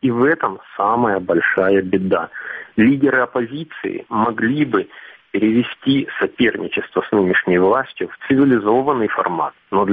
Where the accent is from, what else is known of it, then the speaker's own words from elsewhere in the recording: Russia; Нет, я бы не уехал из России. Это мое отечество